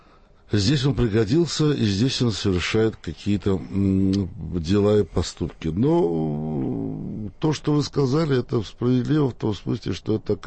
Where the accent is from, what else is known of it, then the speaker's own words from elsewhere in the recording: Baku, Azerbaijan; мой родной город Баку сейчас принадлежит другой стране.